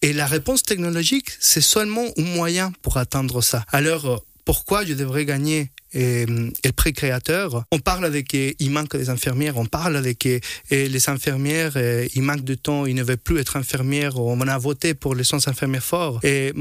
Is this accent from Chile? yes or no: yes; Chile; first language Spanish; French is a second language